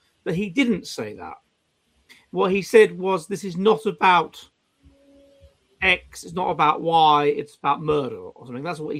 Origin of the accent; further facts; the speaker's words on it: United Kingdom; But we as British, surely, we as British, you know, we don't live in the Anglo-Saxon pre-Norman world